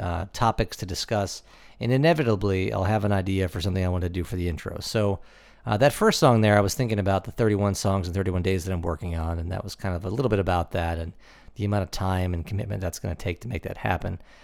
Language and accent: English; Cleveland, Ohio, United States; now in Annandale, United States; I'm from Cleveland originally, and I live here in Annandale, Virginia